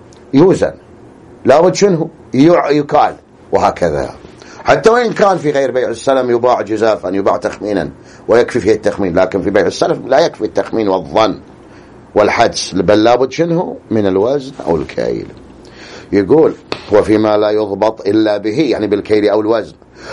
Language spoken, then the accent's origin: Arabic; Al-Ahsa, Eastern Province, Saudi Arabia; معروف حجمه متعارف في كل الأسواق عندنا في الأحساء